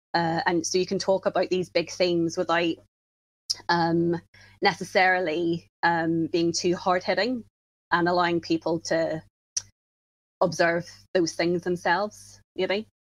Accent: Ireland; like I grew up in Ireland, and there's so much Irish mythology here

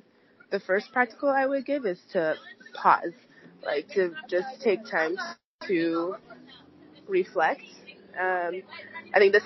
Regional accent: California, United States; now in Seattle, United States; Well, I'm 28 years old, and I live in Seattle, Washington. I grew up in Northern California, being able to be outside a lot and explore

